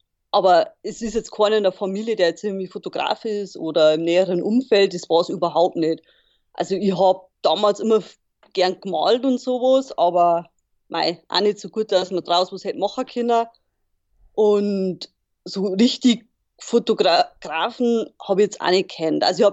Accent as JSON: {"language": "German", "region": "Bavaria", "country": "Germany", "tie": "born or raised there", "lives_now": "Munich, Germany", "said": "Und aufgewachsen bin ich aber in Niederbayern, also wirklich so bayerischer Wald, kleines Dorf, also einem kleinen Bauernhof."}